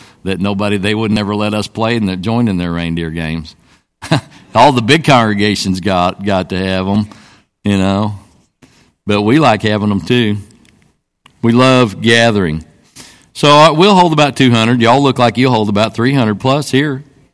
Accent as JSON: {"language": "English", "region": "Oklahoma", "country": "United States", "said": "All right, I'm from Oklahoma. I said, cut me some slack."}